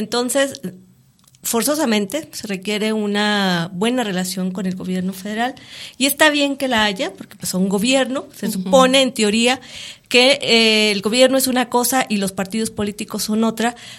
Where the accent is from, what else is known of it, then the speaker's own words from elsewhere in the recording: Durango, Mexico; Nosotros también como duranguenses somos mexicanos